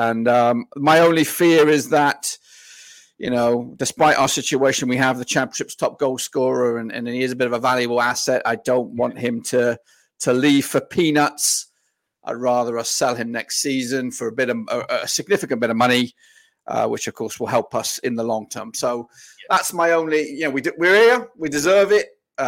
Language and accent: English; United Kingdom; moved away as an adult; Well, originally I was from the UK.